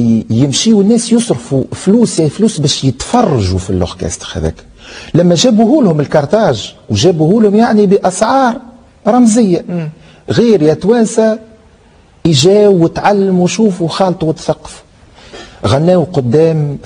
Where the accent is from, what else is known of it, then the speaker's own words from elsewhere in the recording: Gabès, Gabès Governorate, Tunisia; أنا عندي من الريف يعني أنا جابسي